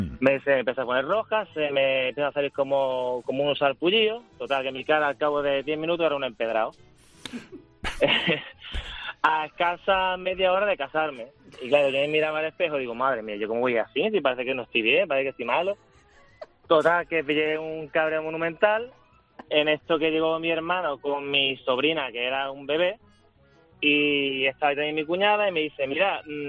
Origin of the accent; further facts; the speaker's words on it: Riogordo, Andalusia, Spain; yo soy de Rigordo, de aquí, un pueblo de Málaga